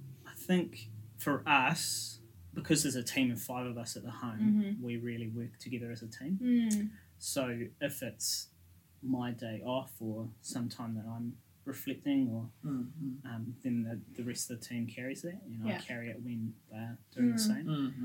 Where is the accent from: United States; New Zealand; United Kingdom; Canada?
New Zealand; Christchurch, Canterbury; I grew up in Christchurch, so not known as the most bicultural city in the country.